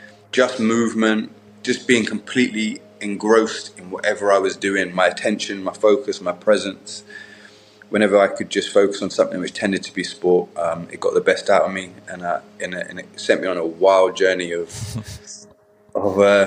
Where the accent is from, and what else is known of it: London, United Kingdom; born or raised there